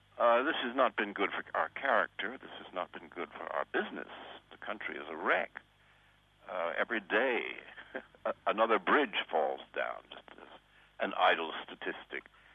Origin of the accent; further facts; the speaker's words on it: Washington, District of Columbia, United States; Well, I was brought up by him in Washington in the first 10 years of my life.